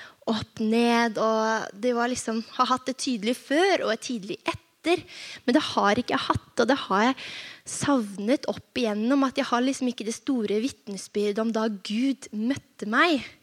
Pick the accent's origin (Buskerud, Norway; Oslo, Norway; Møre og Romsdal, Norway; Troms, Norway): Oslo, Norway; now in Hamar, Norway; Jeg kommer fra Oslo, egentlig. Så jeg gift med Jens Christian, som har gjemt seg baki der. Og så bor vi nå på Hamar.